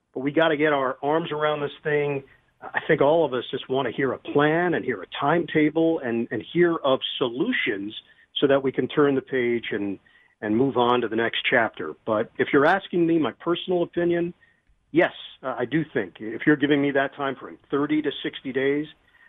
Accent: New York, United States; I live here in New Jersey. I'm from New York.

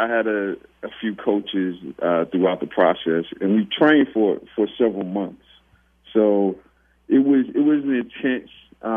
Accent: Anderson, South Carolina, United States; I'm from Anderson, South Carolina.

